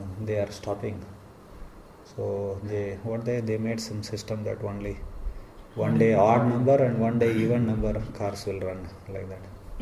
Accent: India; And they were cursing because I am from India.

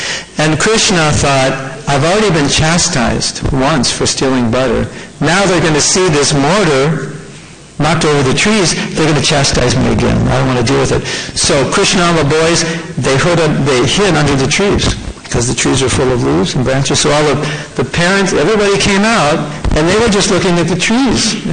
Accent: Los Angeles, California, United States; I was from California. California's a liberal place.

